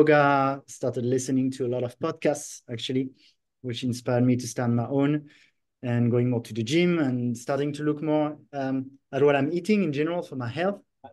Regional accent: France; So I'm from France originally and grew up in with a traditional, let's say, Western diet with like a lot of meat and cheese and bread

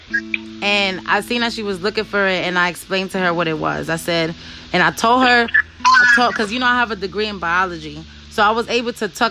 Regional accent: Brooklyn, New York, United States; because I was born and raised in Brooklyn, Brownsville, you know, one of the baddest neighborhoods in Brooklyn. So I was raised differently.

